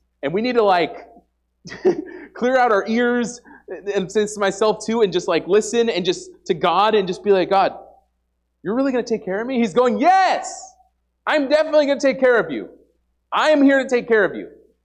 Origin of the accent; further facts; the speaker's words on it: New York, United States; also born or lived in Oregon; now in Nebraska, United States; Growing up in New York and then Oregon, I was like, before we go over to Nebraska, wherever that is on the map